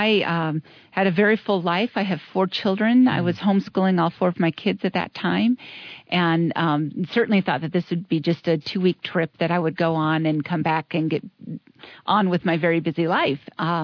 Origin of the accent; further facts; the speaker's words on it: Indiana, United States; Yeah, I grew up in Indiana. I grew up in a Quaker town that had lots of Quaker churches and a Quaker college